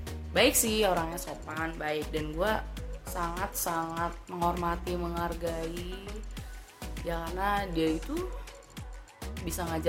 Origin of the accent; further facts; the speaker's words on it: Jakarta, Indonesia; usia gue 25 tahun, gue asli Jakarta.